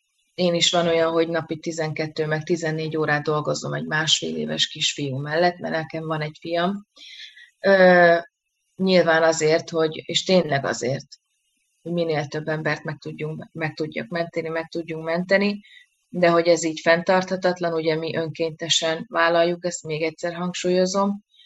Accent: Szabolcs-Szatmár-Bereg, Hungary; Szabolcs, Szatmár, Bereg megye. Uh-huh. Én onnan származom, én itt élek, itt dolgozom

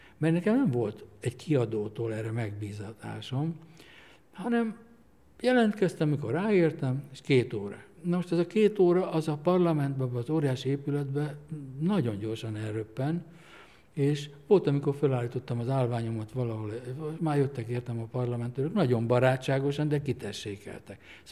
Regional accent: Hungary; amit én még gyerekkoromban láttam Magyarországon

